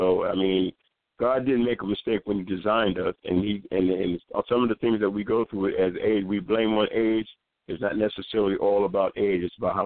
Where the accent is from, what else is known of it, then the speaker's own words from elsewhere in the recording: New York, United States; I know I'm originally from New York.